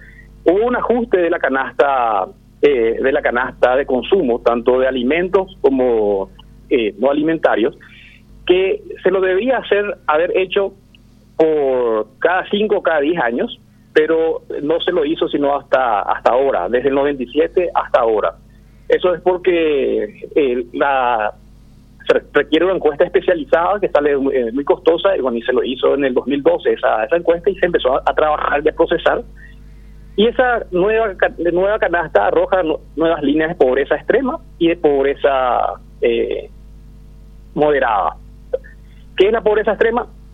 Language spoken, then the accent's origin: Spanish; Paraguay; como paraguayos, deberíamos sentirnos orgullosos